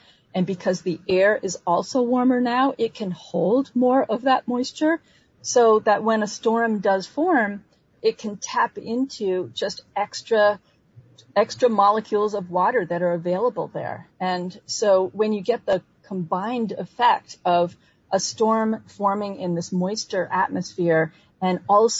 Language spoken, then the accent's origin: English; New England, United States; I'm from New England, and we talk about snowstorms a lot up there